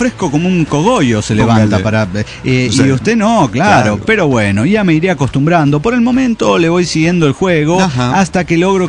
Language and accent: Spanish; Mendoza, Argentina; now in Valencia, Spain; Escribo desde Valencia, España, en donde vivo con mi familia desde hace 17 años. Bueno, desde el 2000 vinimos de Mendoza, Argentina.